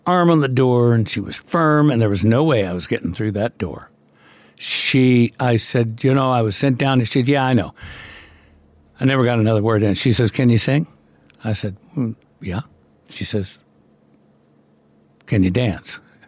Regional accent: Southern United States, United States; It's, I'm from the South. I got a fucking accent.

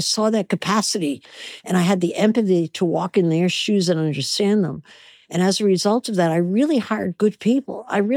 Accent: New Jersey, United States; Well, I actually had a very happy childhood. I was very poor, but I was happy.

